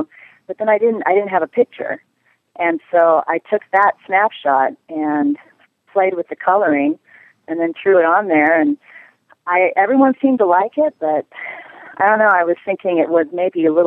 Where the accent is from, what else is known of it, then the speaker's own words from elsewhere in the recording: Oceanside, California, United States; my family, I grew up in Oceanside, and Oceanside Pier is my favorite place.